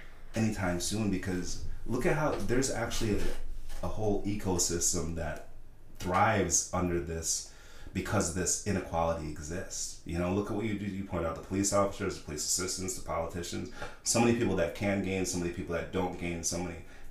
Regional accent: Saratoga Springs, New York, United States; But me growing up in Saratoga Springs, let me explain this.

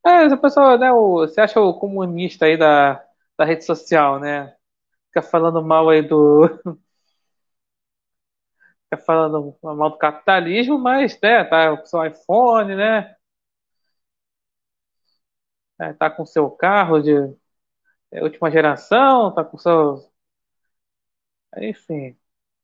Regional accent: Brazil; Eu sempre sou brasileiro, pô, mas eu sou rodando a paga.

